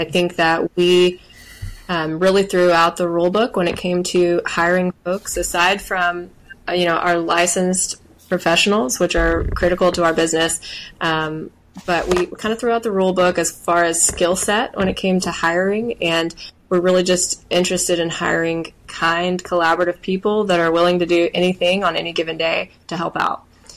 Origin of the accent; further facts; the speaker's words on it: Texas, United States; My dad had a lot of success out of town in my hometown outside of Beaumont with a wedding venue.